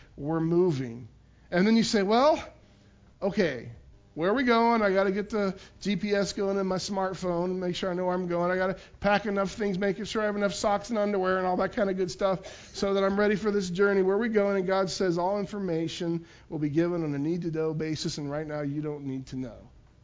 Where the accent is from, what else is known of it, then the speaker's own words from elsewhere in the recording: Pickwell, Ohio, United States; moved away as an adult; now in Sharonville, United States; God called me to leave my hometown where I'd been my whole life in Pickwell, Ohio, to move to Sharonville, Ohio, which is right outside of Cincinnati, in the Cincinnati area, to be a youth pastor.